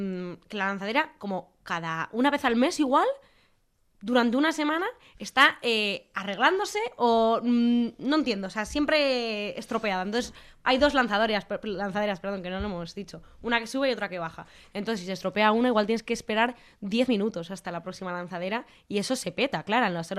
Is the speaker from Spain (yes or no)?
yes; Santurce, Basque Country, Spain; Soy de Mamariga.